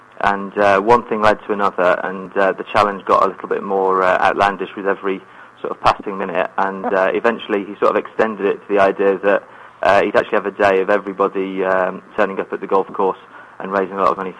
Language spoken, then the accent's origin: English; West Midlands, United Kingdom; I'm from Shropshire in England, so very, very English.